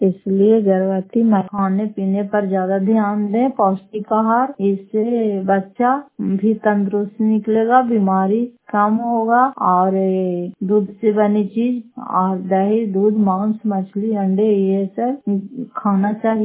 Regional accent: Fatehpur, Bihar, India; घर फतेहपुर, पंचायत मकौता, जिला नालंदा, प्रखंड करापसवार की निवासी हूँ।

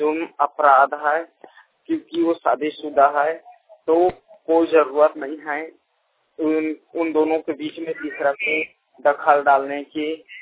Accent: Delhi, India; मैं दिल्ली बुद्ध बिहार का रहने वाला हूँ

